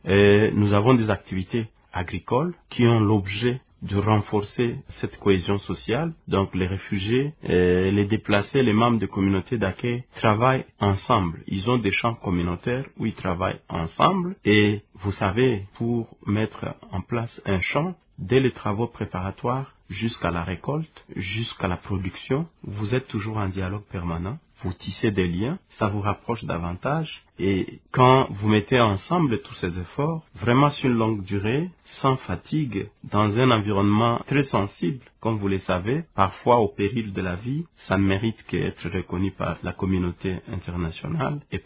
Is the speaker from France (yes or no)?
no; DR Congo; je suis congolais